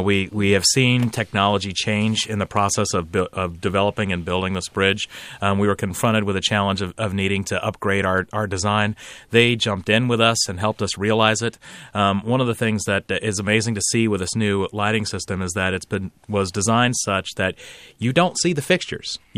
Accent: Vallejo, California, United States; my hometown, I'll give a shout out, Vallejo, California

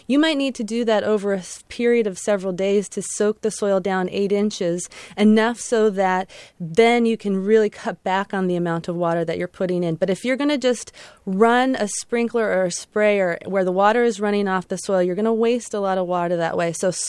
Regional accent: Portland, Oregon, United States; I come from Portland, the city of roses.

